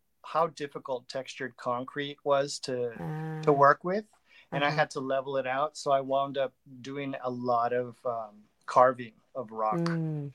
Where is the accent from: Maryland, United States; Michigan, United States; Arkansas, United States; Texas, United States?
Texas, United States; Laredo; also born or lived in Eagle Pass; I'm Mexican American. Like I was born and raised in Laredo and Eagle Pass, and everybody there speaks a mix of English and Spanish, but I didn't really have anybody to speak with in Boston.